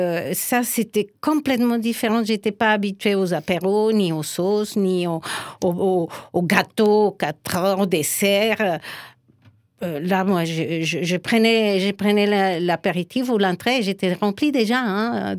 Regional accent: France; Mais je suis très contente de retourner chez moi, en France. C'est-à-dire que je ne m'identifie plus avec la culture actuelle de mon pays.

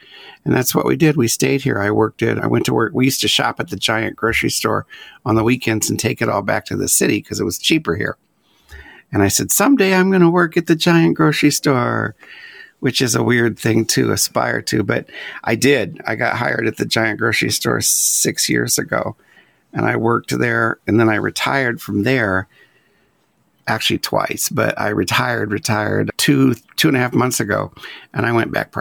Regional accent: Indiana, United States; also born or lived in Mississippi; I was born in Mississippi, the last of 9 kids, given up for adoption and raised in Indiana.

